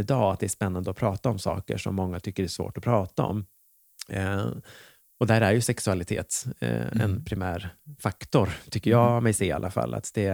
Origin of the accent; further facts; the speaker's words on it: Nacka, Stockholm County, Sweden; Jag är från Stockholm. Okay. Uppvuxen i en ort som heter Ormé som ligger i Nacka kommun, så nära förort i Stockholm.